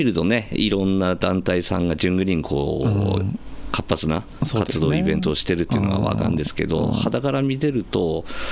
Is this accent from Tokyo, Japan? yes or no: no; Ishinomaki, Miyagi, Japan; now in Onagawa, Japan; そうですね、実は石巻ですね